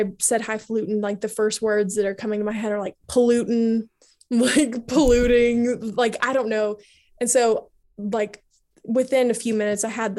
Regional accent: the South, United States; I know what highfalutin means because I grew up in the South

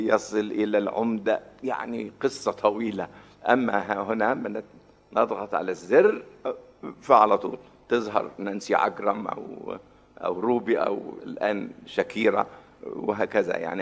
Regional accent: Egypt; يعني بمعنى أنه عندنا في مصر أكيد عندكم هنا وفي كل مكان

